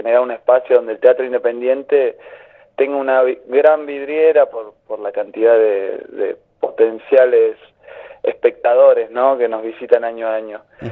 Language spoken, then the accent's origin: Spanish; Las Grutas, Río Negro, Argentina; Nosotros somos de acá, de Las Grutas, estamos todo el año